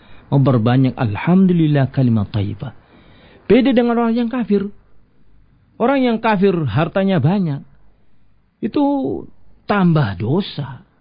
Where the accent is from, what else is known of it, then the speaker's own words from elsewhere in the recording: Java, Indonesia; Saya orang Jawa jadi manggilnya Mas ya.